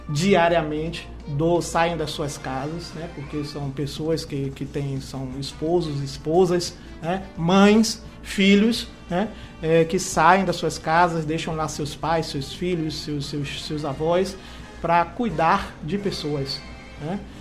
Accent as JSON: {"language": "Portuguese", "town": "Salvador", "region": "Bahia", "country": "Brazil", "tie": "born or raised there", "lives_now": "Ilhéus, Brazil", "said": "Eu sou... nascido e criado em Salvador, né? Mas me estabeleci na região do Extremo Sul, vim de lá da região do Extremo Sul"}